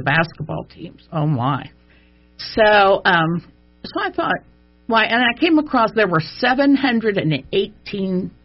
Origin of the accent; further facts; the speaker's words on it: Michigantown, Indiana, United States; I know a lot of people in Clinton County. I grew up in the Michigan Town area.